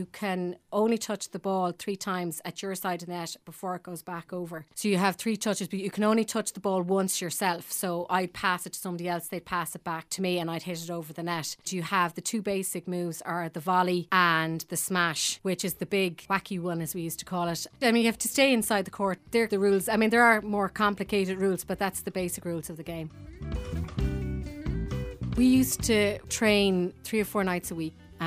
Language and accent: English; Limerick, Munster, Ireland; I'm older than 21. I'm from Limerick.